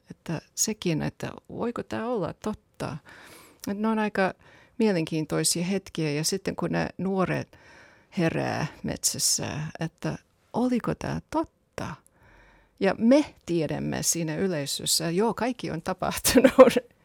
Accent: United States; Finnish is a second language; now in Finland; Silloin kun mä muutin Suomeen vuonna 1993 ja yritin oppia suomea, minulle sanottiin, mä oon amerikkalainen

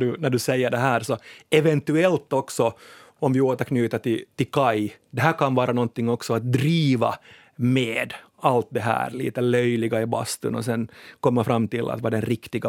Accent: Sweden; Släng på vatten, skulle jag som svensk säga.

